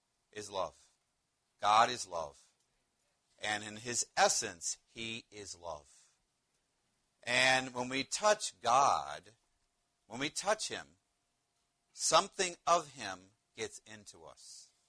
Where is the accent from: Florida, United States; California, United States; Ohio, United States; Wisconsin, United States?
Ohio, United States; I'm from Ohio.